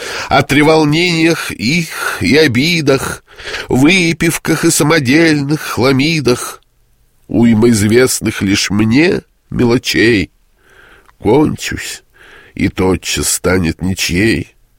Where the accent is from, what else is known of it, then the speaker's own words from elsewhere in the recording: Volga region, Russia; Ну, я волжанин, так что ж, переправа более чем уместно